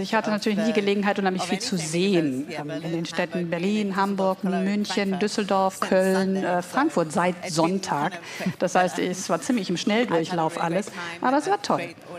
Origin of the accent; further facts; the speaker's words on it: Zimbabwe; Ich könnte natürlich auch über Afrika schreiben. Ich bin in Zimbabwe aufgewachsen.